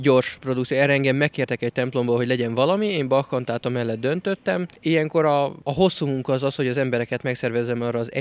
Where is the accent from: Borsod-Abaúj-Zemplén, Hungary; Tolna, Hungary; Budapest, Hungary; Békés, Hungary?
Budapest, Hungary; Budapestről jövök